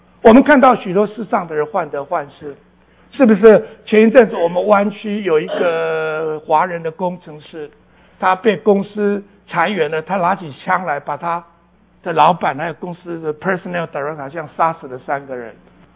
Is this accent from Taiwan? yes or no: yes; Taiwan; moved away as an adult; 我从小呢大概我在乡下长大，后来我大概初中毕业又特别努力就考到台湾最好的高中